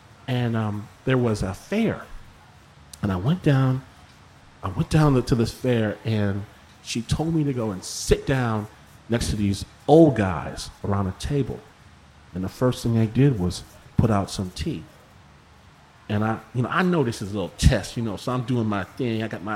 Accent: Michigan, United States; But I'm from Michigan. I'm from the Midwest.

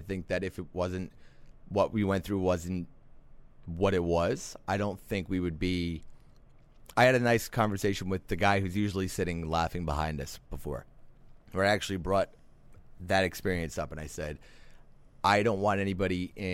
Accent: Appalachia, United States; I grew up in Appalachia in the 80s, and it was not the most open-minded place

